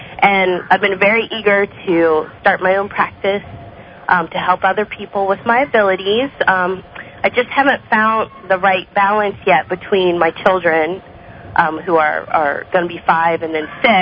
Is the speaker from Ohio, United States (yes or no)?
yes; Cincinnati, Ohio, United States; I'm from Cincinnati, Ohio.